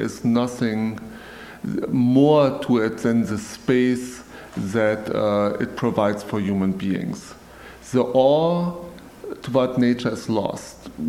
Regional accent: Germany; Originally, I'm from Germany.

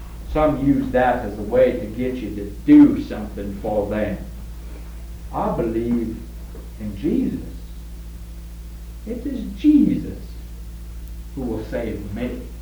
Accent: Arkansas, United States; I was raised in Arkansas, and my mama took me to the Baptist church.

